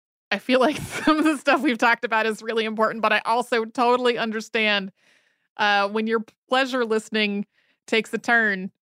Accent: Idaho, United States; Growing up in Idaho, I was so blessed to have the ability to explore all the public, state, and federal land open and available to me.

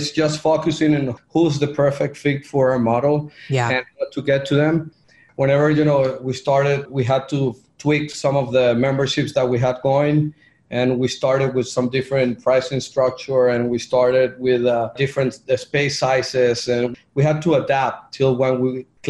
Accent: Venezuela; English is a second language; because we come from Venezuela out of town.

